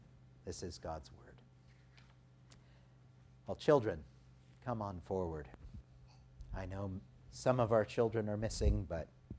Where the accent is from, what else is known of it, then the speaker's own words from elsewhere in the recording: California, United States; I grew up here in the Central Valley, and I can say with confidence that I was only sprayed off and sent home from school once in my life